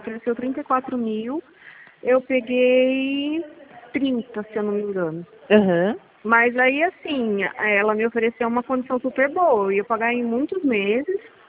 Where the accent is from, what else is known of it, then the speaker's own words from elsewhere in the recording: São Paulo, Brazil; sou de São Paulo, interior.